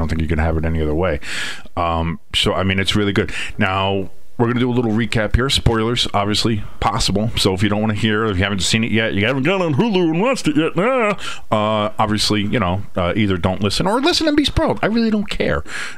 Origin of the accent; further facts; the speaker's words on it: New Jersey, United States; And I'm from North Jersey, the true Jersey, the real Jersey, and there is only one Taylor Ham.